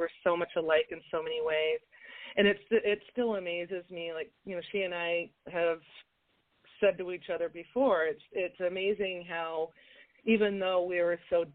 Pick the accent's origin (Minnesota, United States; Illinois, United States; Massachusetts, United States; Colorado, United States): Minnesota, United States; She lived in California. I grew up in Minnesota